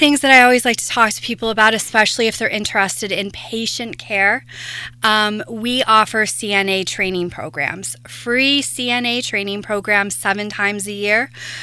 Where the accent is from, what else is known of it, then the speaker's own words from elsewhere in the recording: Potter, New York, United States; So I'll let you know that I grew up around this area. So I grew up in Potter.